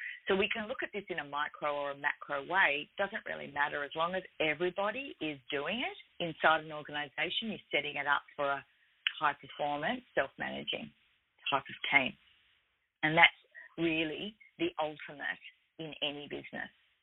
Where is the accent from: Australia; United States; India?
Australia; yes, I'm Australian. I'm based in Sydney, but I like to think that I work globally.